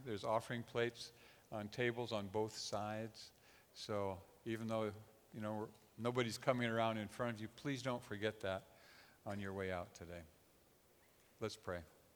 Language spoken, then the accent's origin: English; United States; I'm an American. And I find it very comfortable to hang around with other Americans.